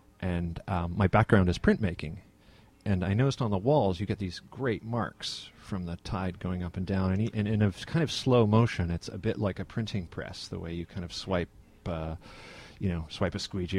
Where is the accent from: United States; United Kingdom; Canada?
Canada; Toronto, Ontario; No, I grew up in Toronto. So I grew up in the suburbs of Toronto.